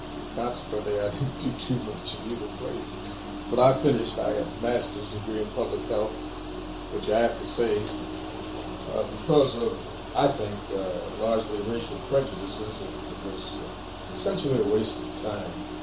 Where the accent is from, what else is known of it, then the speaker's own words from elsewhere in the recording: Paterson, New Jersey, United States; born there; Well, I was born in Paterson, New Jersey, 1T, P-A-T-E-R-S-O-N, September the 14th, 1910.